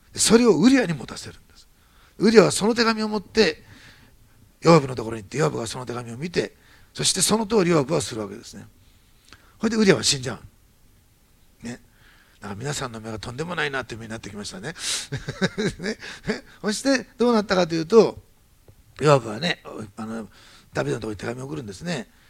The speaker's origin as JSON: {"language": "Japanese", "region": "Osaka", "country": "Japan", "tie": "born there", "moved": "as an adult", "said": "大阪生まれですけど東京行った時ですね、浪人時代から行って"}